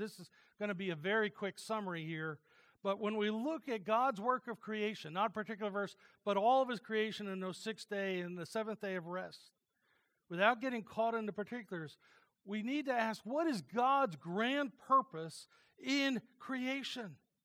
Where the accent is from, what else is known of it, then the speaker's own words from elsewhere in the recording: New Jersey, United States; Now, I know it's a cliche because I'm from New Jersey.